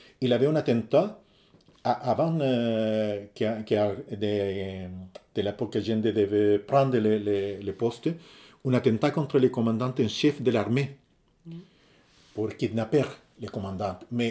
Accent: Chile; born there; French is a second language; Oui, c'est-à-dire, je suis né en démocratie au Chili.

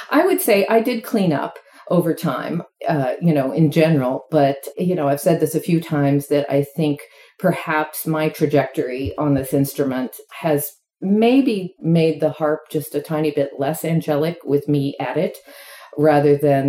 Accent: Norman, Oklahoma, United States; I grew up in Norman, Oklahoma, and I played the piano from pretty much earliest memory.

